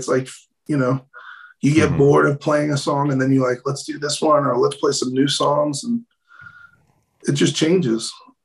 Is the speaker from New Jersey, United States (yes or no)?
no; New York City, New York, United States; also born or lived in Los Angeles; And as I'm African-American and I grew up in New York City and I spent most of my 20s and 30s in Los Angeles, and those are very liberal cities